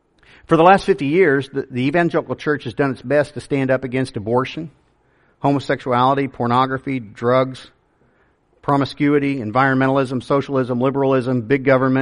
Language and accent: English; Kansas, United States; now in Lakeland, United States; I'm from Kansas. How in the world did I end up in Lakeland, Florida?